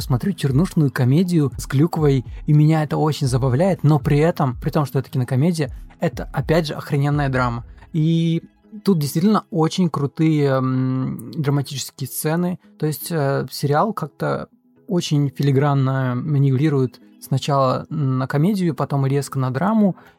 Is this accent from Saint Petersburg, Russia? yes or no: yes; Saint Petersburg, Russia; я просто человек из Петербурга